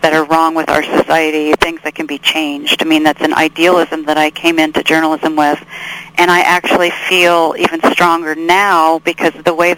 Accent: La Jolla, California, United States; I grew up in La Jolla, California

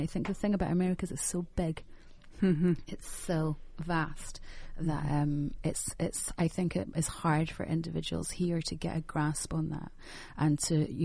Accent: Scotland, United Kingdom; And I'm Scottish, you know, we have an underlying base level of madness as well.

